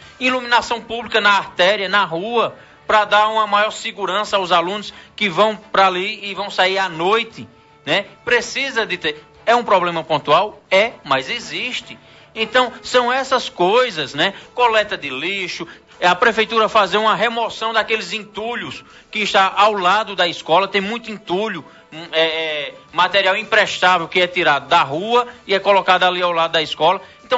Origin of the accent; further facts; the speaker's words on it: Santa Cruz, Brazil; Eu nasci e me criei em Santa Cruz.